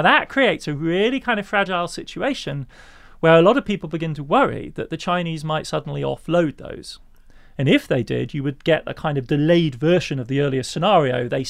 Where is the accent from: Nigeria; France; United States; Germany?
Germany; also born or lived in England; I mean, I was born in England, I moved to Germany in the early 70s, to West Germany.